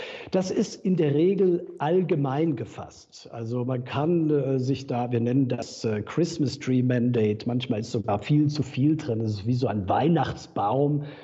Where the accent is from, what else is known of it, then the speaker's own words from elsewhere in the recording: Stuttgart, Baden-Württemberg, Germany; born there; dass ich eigentlich überzeugter Schwabe bin. Ich bin in Stuttgart geboren.